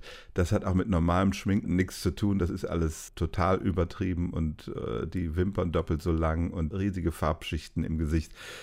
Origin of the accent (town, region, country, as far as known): Rhineland, Germany